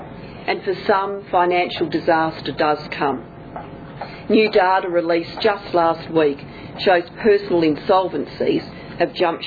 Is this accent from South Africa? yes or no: no; South Australia, Australia; In my home state of South Australia